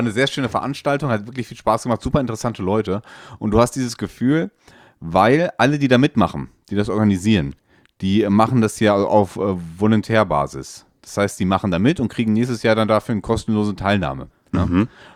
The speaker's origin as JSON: {"language": "German", "town": "Dortmund", "region": "North Rhine-Westphalia", "country": "Germany", "tie": "born or raised there", "said": "auch als Dortmunder Urgestein"}